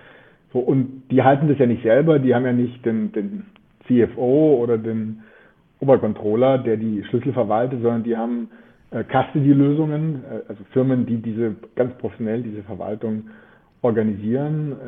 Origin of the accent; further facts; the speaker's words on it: Germany; wir als Deutsche haben ja die Hälfte unseres Goldes in New York liegen